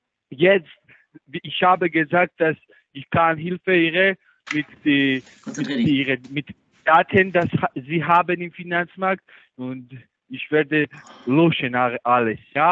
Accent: Slovakia; German is a second language; Ich bin Slowakia. Mein Vater war Deutsch.

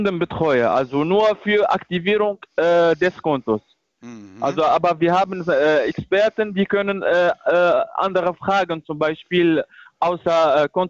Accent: Metz, Grand Est, France; German is a second language; ich komme aus Frankreich.

